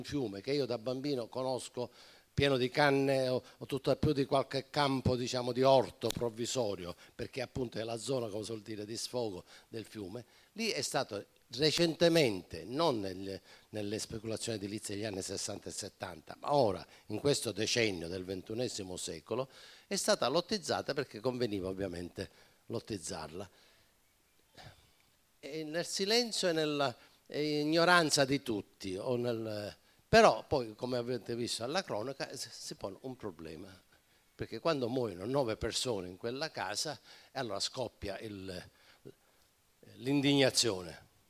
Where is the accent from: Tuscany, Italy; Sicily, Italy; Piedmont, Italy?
Sicily, Italy; Casteldaccia; A Casteldaccia, che è il mio paese